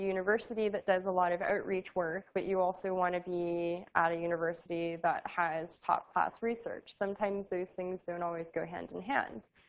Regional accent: Los Angeles, California, United States; I'm from California originally, I'm from Los Angeles, and so there was a lot of incentive to go home.

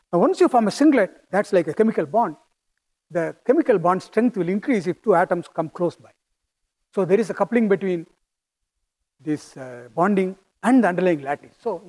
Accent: India; accent: Indian; English is a second language; as you hear my accent, I have a strong Indian accent.

